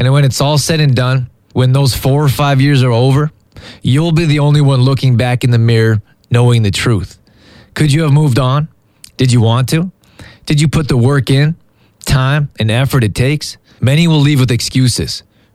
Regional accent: Canada; Growing up in Canada, being an all-around athlete, I had no idea about college sports.

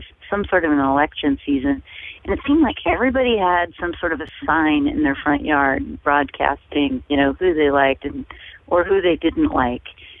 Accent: Kansas City, Missouri, United States; growing up in Kansas City, Missouri, and then Kansas City, Kansas.

